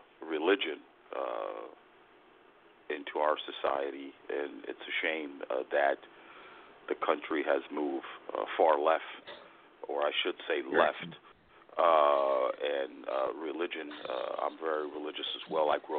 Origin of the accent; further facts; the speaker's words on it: New Jersey, United States; You are a native of New Jersey, my home state